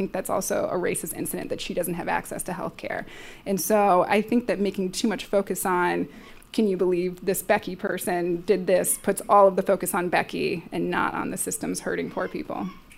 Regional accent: Tucson, Arizona, United States; I grew up in Tucson, Arizona. It's very white.

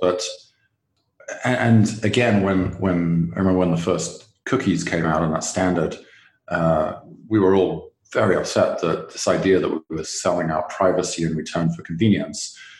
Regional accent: England, United Kingdom; my home country, England

